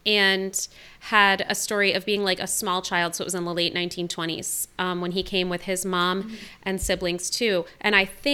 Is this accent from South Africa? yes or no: no; New York, United States; Like, I wasn't hearing so much of this growing up in upstate New York.